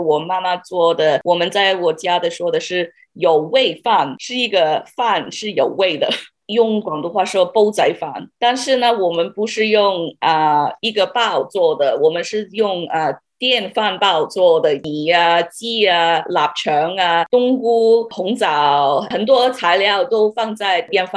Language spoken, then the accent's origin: Chinese; Sydney, New South Wales, Australia; 因为我在悉尼出生，在悉尼长大的，我认识的中国餐厅是很不同